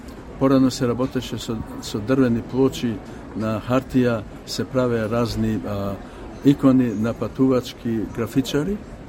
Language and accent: Macedonian; Bitola, Pelagonia, North Macedonia; а сепак ние сме од Битола, јас сум од Битола. То мене ми е гнездото, то мене ми е седелото.